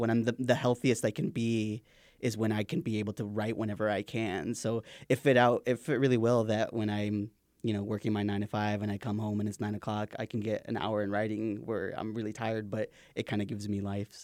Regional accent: West Liberty, Iowa, United States; So I grew up in West Liberty

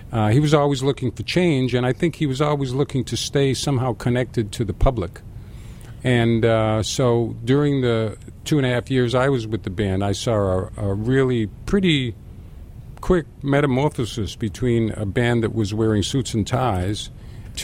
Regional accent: Boston, Massachusetts, United States; One thing I regret, though, in growing up in the Boston area, now we're talking about classical music, is that Symphony Hall, the famous great concert hall that hosted so many incredible musicians through the early 1900s

